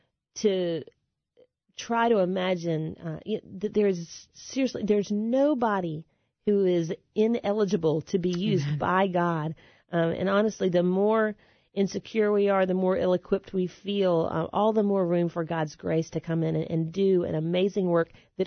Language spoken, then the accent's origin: English; the South, United States; I'm from the South.